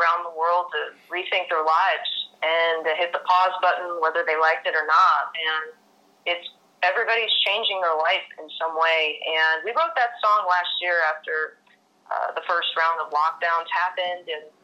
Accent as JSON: {"language": "English", "town": "Chicago", "region": "Illinois", "country": "United States", "lives_now": "Phoenix, United States", "said": "No, I'm actually from Chicago originally."}